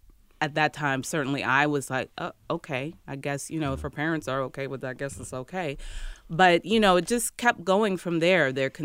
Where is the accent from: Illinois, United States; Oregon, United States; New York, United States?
Illinois, United States; Chicago; is from Chicago, my hometown, and I've been hearing about … since I was in high school.